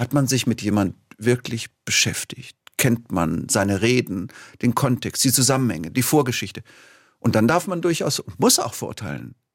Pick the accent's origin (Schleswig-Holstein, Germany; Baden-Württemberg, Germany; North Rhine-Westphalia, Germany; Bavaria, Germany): Baden-Württemberg, Germany; Tübingen; Ich komme ja aus Tübingen, da darf man sowas.